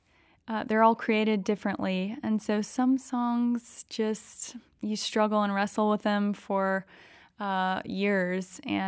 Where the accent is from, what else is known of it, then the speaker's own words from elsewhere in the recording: Deep South, United States; Yes, and I'm from the South, the Deep South, and so Nashville just seemed like the perfect fit. It wasn't too far away from home